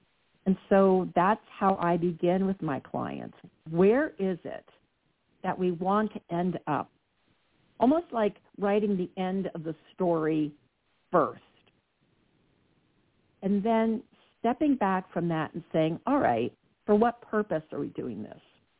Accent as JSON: {"language": "English", "region": "New Jersey", "country": "United States", "said": "And I'm from Jersey, so I can say this."}